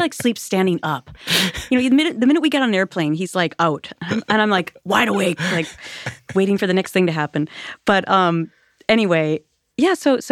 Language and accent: English; Minnesota, United States; And growing up in Minnesota, everyone's, it's like there's this Minnesota nice thing.